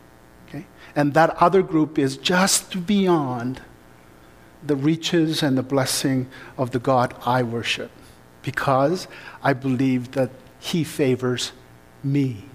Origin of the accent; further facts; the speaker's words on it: South Korea; now in Canada; For me, growing up in South Korea, and even here in Canada in the Korean communities